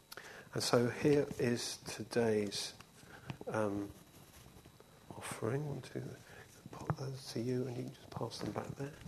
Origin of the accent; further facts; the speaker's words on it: United Kingdom; now in Kenya; being very British, we got our sandwiches out